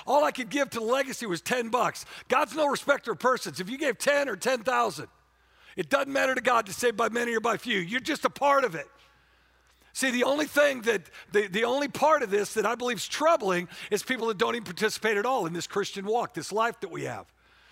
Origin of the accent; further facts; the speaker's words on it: Warrington, North West England, United Kingdom; Okay, I'm from Warrington, okay? Do the math, okay?